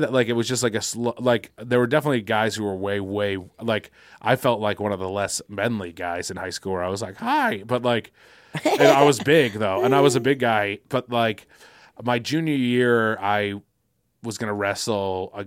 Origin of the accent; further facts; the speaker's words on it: Quincy, Massachusetts, United States; I'm from Quincy, Mass.